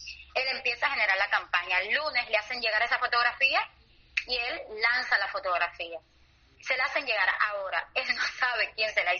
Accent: Cuba; Yo fui como mujer. Como civil cubana, como madre de familia

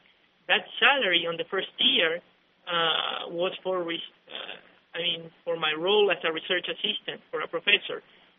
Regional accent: Uruguay; now in United States; I am from Uruguay, and I came to the United States to pursue a career as a PhD in economics.

